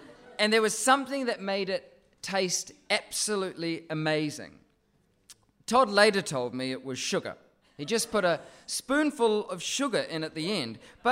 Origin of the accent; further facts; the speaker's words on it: Christchurch, Canterbury, New Zealand; when we performed it in my hometown of Christchurch, my mum was one of the ushers at the theatre.